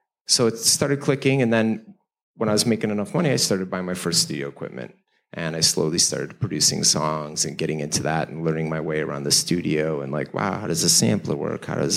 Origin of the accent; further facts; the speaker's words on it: Chicago, Illinois, United States; I was friends with all these Jewish kids growing up in Chicago.